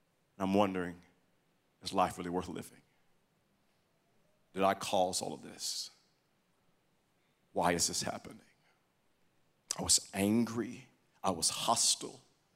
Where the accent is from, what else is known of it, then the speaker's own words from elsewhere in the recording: Wewoka, Oklahoma, United States; I know you know right where it is now, and that's where I grew up in Wewoka.